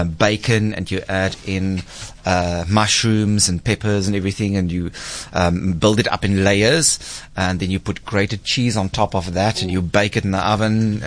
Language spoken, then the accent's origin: English; Klerksdorp, North West, South Africa; born there; I was born in Clarksdorp in the northwest, but I grew up that side of the world.